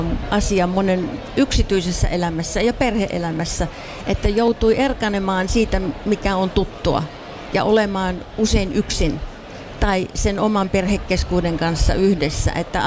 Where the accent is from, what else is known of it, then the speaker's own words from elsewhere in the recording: Kotka, Kymenlaakso, Finland; now in United States; Joo, minä olen alun perin Kotkasta.